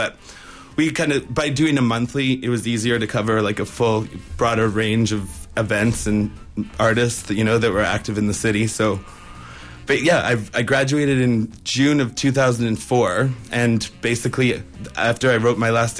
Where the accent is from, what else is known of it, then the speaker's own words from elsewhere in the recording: Calgary, Alberta, Canada; I grew up in Calgary, in the punk rock scene in Calgary, actually.